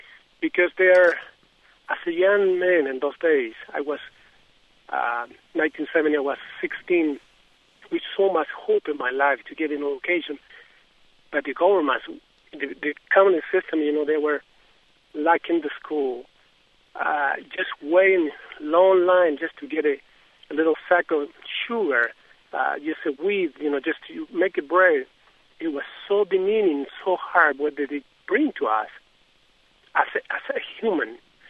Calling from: Virginia, United States; Hi, I'm calling from Virginia.

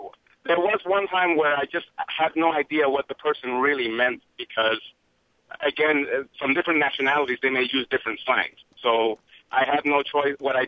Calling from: Tampa, Florida, United States

